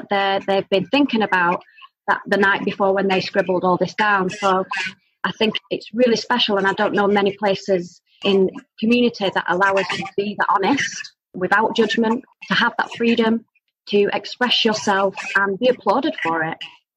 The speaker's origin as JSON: {"language": "English", "town": "Burnley", "region": "North West England", "country": "United Kingdom", "tie": "born or raised there", "said": "I don't think there's ever been a poetry night in my hometown in Burnley before that I know of or that anybody I know knows of."}